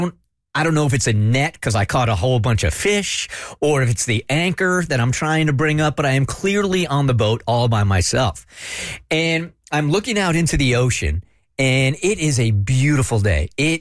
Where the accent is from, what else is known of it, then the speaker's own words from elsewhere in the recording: California, United States; You know, I'm from California. I believe in all this woo-woo stuff.